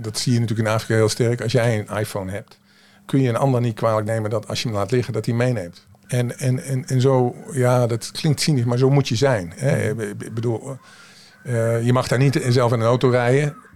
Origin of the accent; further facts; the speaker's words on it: Zeeland, Netherlands; Ik kom van Noord-Beveland, dus...